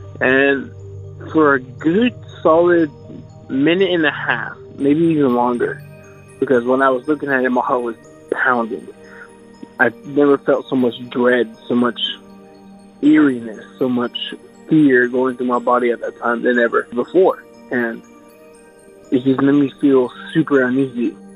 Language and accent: English; Dallas, Texas, United States